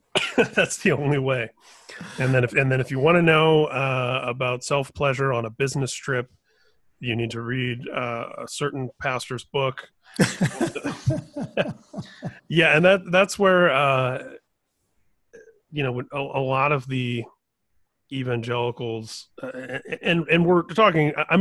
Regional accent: Indiana, United States; for me as a Irish Catholic kid who grew up in Indiana

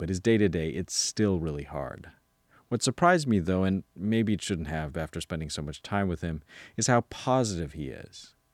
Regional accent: Philippines; so I'm Filipino, and part of the thing is, because I know what you're talking about.

